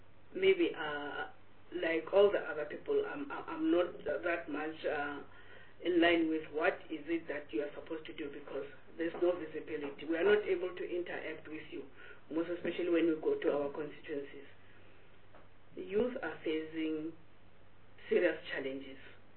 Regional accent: Limpopo, South Africa; I'm coming from Limpopo. My constituency is rural. I'm sure you know of Senwabarana. That's where I'm coming from. It's very dry.

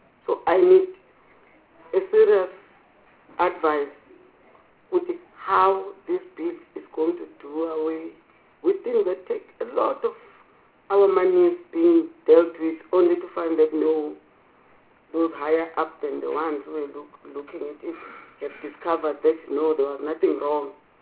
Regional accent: South Africa; but as a South African, I didn't see those things being followed.

